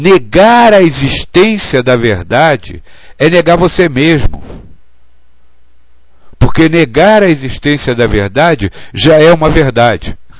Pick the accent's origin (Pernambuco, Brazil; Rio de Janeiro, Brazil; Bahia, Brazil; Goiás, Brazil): Rio de Janeiro, Brazil; now in Rio das Pedras, Brazil; eu sou carioca, mas hoje estou morando numa cidade chamada Rio das Pedras, que fica a 8 quilômetros de Piracicaba, no interior de São Paulo, é região de Campinas.